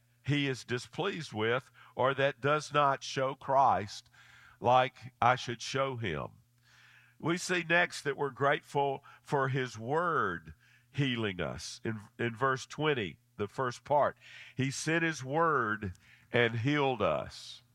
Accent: Memphis, Tennessee, United States; When I was growing up in Memphis, my dad and mother, my dad from Mississippi, my mother from Memphis

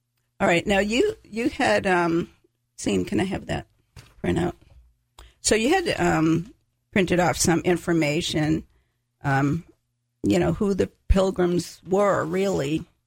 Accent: Massachusetts, United States; And I grew up in Massachusetts, where we were surrounded by all of this history

